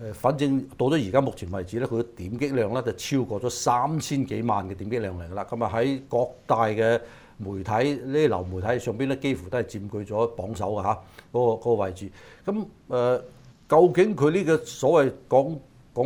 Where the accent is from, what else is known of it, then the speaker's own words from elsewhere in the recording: Hong Kong; 咁啊咁我哋香港人咧就第一個係覺得自豪